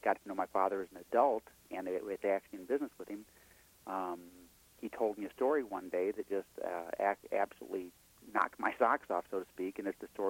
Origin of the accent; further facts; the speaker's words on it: Kankakee, Illinois, United States; I grew up in Kankakee, Illinois, with a wonderful mother and father, but with a father who was a bread truck driver.